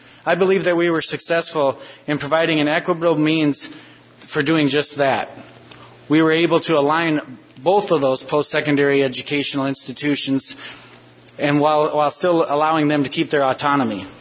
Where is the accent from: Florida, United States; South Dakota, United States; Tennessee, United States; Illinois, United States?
South Dakota, United States; Madison; I was happy to actually host our group in my hometown of Madison, where we toured Dakota State University.